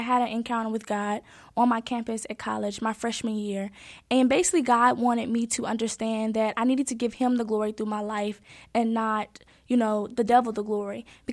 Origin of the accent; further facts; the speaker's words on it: Jackson, Tennessee, United States; also born or lived in Memphis; I'm from Memphis, but I was raised in Jackson.